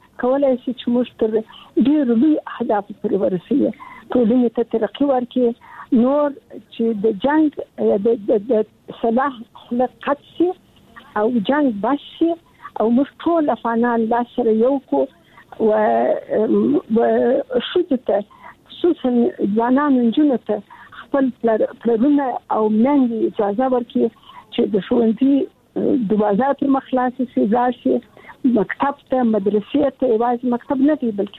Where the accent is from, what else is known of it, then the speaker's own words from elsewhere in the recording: Kandahar, Afghanistan; زه د کندهار یم، د کندهار د ونیا انالیسي کې مې زده کړې وکړې